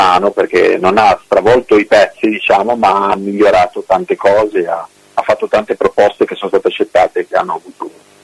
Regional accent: Turin, Piedmont, Italy; ho fatto uno spoiler fin troppo grosso dicendo che sono di Torino.

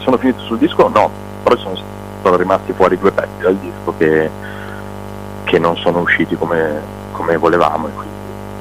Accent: Ravenna, Emilia-Romagna, Italy; Ma io sono di Ravenna, appunto

